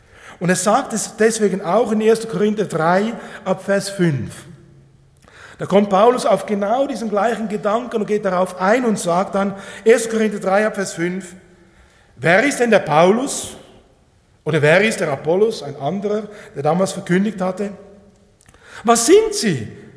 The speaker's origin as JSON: {"language": "German", "town": "Pfäffikon", "country": "Switzerland", "tie": "born or raised there", "said": "es war so ein Trockenjahr bei uns zu Hause in Pfäffikon."}